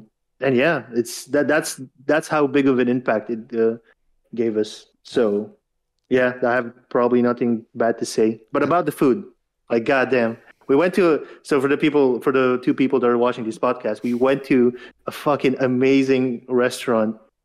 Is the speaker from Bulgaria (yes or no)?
yes; Sofia, Sofia City, Bulgaria; I mean, I come from Sofia, so like from the biggest city, right?